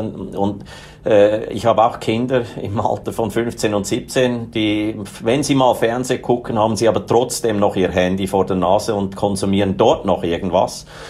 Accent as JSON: {"language": "German", "country": "Switzerland", "said": "ich bin Schweizer, ich bin in einer ganz normalen, mittelständigen Familie aufgewachsen"}